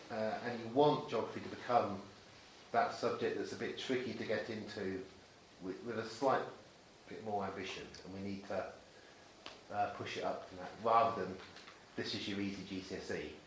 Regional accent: Oxford, South East England, United Kingdom; And then growing up in Oxford, it's just really clearly a divided city, and you are your geography in this city.

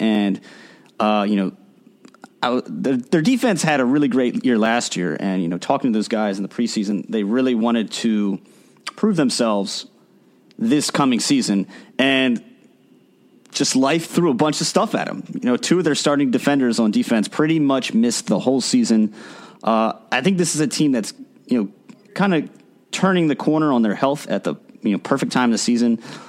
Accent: Towson, Maryland, United States; Maryland at Towson, 2:30 p.m. Sunday. I love this matchup. My school versus my hometown, Kyle.

